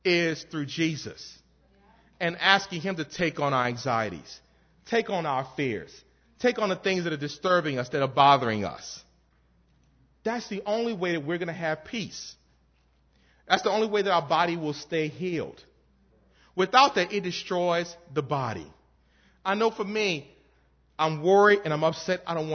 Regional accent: New Orleans, Louisiana, United States; moved away as an adult; I grew up in New Orleans. Gumbo, red beans and rice, you know, etouffee, all that stuff.

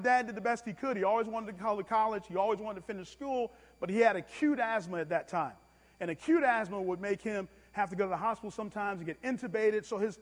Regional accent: Brooklyn, New York, United States; growing up in Brooklyn was really, really tough, the way I grew up, okay?

